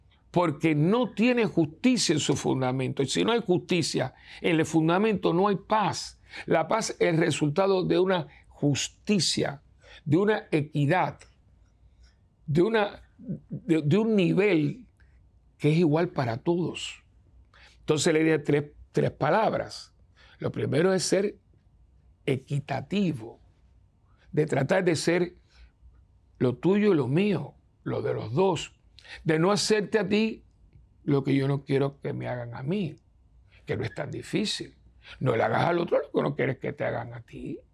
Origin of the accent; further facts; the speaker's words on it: Puerto Rico; Yo soy un curita de Puerto Rico que viene con mucho amor a compartir con ustedes mis reflexiones.